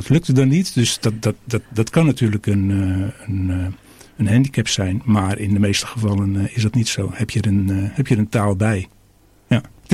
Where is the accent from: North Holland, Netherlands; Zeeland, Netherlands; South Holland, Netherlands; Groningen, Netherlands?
Zeeland, Netherlands; Nou ja, Zeeland, dat is mijn geboorteland. De provincie waar ik geboren ben, een tijd gewoond heb, gewerkt heb ook, ook in het archief.